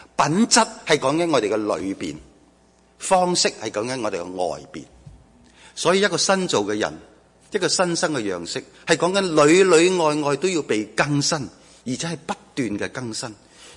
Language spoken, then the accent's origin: Cantonese; China; 我哋中国人有一句说话咁讲噶嘛